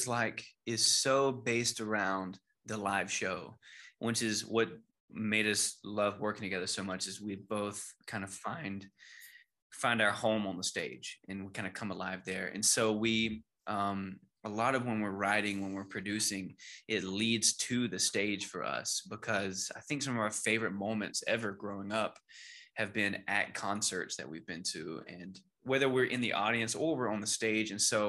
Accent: Georgia, United States; now in Nashville, United States; I'm from Georgia, and we moved here in 2015.

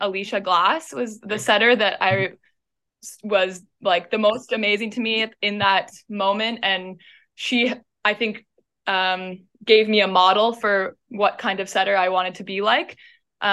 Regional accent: Langley, British Columbia, Canada; I grew up in Langley, British Columbia, and the college was also in Langley.

